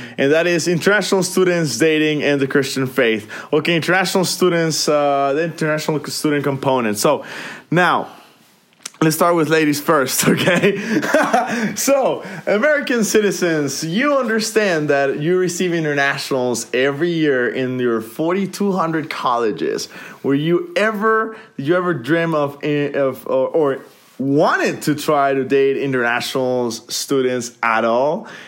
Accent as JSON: {"language": "English", "country": "Honduras", "said": "Hey guys, this is our good friend … I'm from Honduras"}